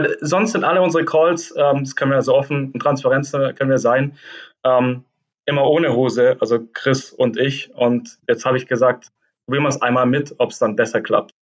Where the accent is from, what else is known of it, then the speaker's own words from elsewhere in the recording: Ravensburg, Baden-Württemberg, Germany; born there; Ich meine, ich bin geboren in Ravensburg. Ich bin mit Ravensburger aufgewachsen.